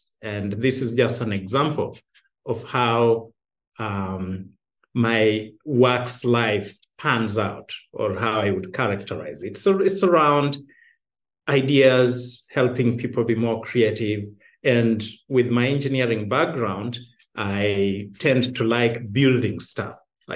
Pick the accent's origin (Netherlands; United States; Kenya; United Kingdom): Kenya; Butere, Kakamega County; I grew up in Western Kenya in Butere. I make this joke, but I tell people I'm actually serious, that in primary school we didn't wear shoes.